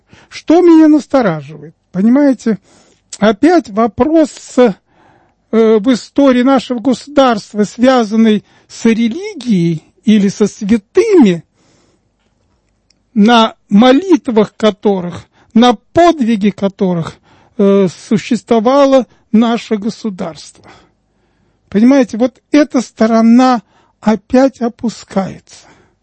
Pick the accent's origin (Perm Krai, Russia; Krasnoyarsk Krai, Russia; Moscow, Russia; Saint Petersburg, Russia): Moscow, Russia; коренной москвич, всю жизнь прожил в этом районе